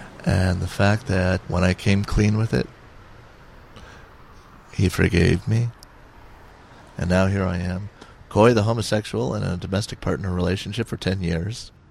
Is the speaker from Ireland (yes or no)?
yes; Ireland; I'd worked with Irish people before, and I'm Irish.